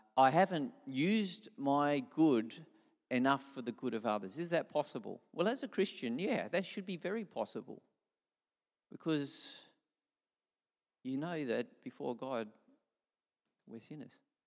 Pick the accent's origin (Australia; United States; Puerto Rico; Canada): Australia; South Australia; And from the age of about 11, I grew up travelling around South Australia and got to see lots of things.